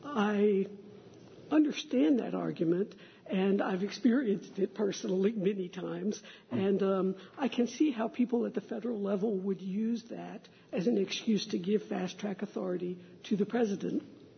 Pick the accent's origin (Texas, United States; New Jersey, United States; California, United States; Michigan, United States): Texas, United States; Okay, I'm from Texas. Y'all make fun of the fact that, you know, we still want to retain the right to secede